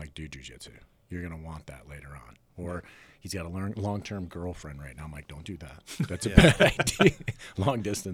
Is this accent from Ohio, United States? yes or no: yes; Ohio, United States; Yeah, but I'm from Ohio. So when I go like Wenanche, or you go Wenanche, that's how it's supposed to sound.